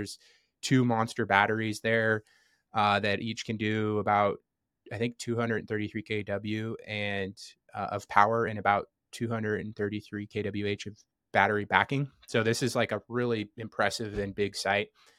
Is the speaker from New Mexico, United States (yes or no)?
yes; New Mexico, United States; the state of New Mexico, which is my home state.